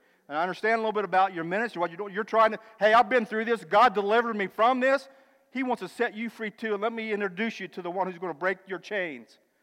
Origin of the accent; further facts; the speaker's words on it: Parkersburg, West Virginia, United States; was headed back to West Virginia. I'm from Parkersburg, live in Mineral Wells now